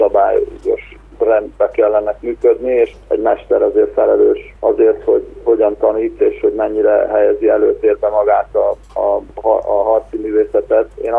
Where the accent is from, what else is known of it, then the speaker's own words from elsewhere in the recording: Hungary; born there; gyakorlatilag én mindent ide kötök be, és ennek köszönhetek, és óriási szerencsének tartom, hogy én ide születtem. Én nem gondolom azt, hogy egy franciának szívedbe kell megvilágosodnia. Én nem gondolom azt, hogy egy magyar embernek Indiába kell zarándokolni